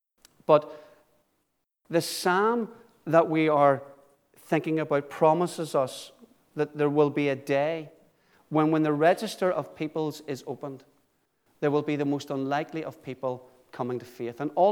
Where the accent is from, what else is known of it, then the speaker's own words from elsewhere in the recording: Carrickfergus, Northern Ireland, United Kingdom; there was not the same working together of the churches in Carrick that there later became. I grew up not just in the Sally Ann's Sunday School, but also in the Boys Brigade and the Presbyterian Church.